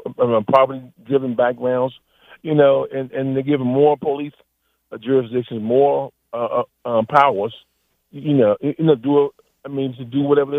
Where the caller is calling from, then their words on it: Fort Washington, Maryland, United States; from Fort Washington.